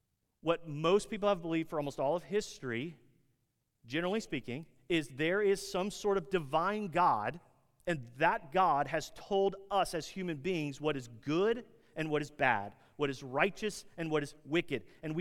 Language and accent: English; United States; you should absolutely feel a lot of tension as an American, as a Christian.